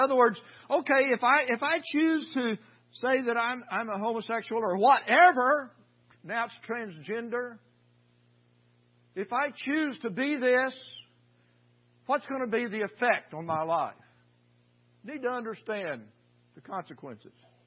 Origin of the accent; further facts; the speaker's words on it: Paducah, Kentucky, United States; I'm from Paducah, Kentucky, y'all.